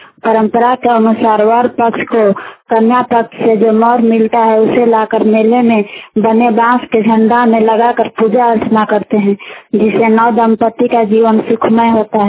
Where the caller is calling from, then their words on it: Baridi, Jharkhand, India; ग्राम बारीडी प्रखंड और मांझी जिला रांची से बोल रही हूँ।